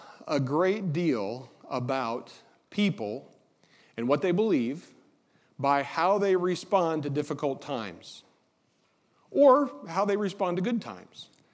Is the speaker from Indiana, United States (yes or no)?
yes; Indiana, United States; And listen, I grew up in Indiana, but I know where I live now. I live in Buckeye country